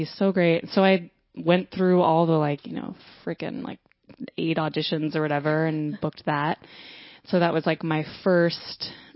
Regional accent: Dallas, Texas, United States; Well, as you know, I grew up in Dallas.

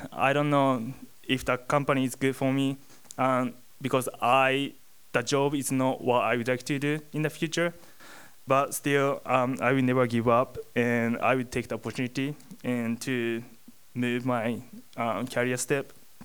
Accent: Japan; English is a second language; I'm from Japan.

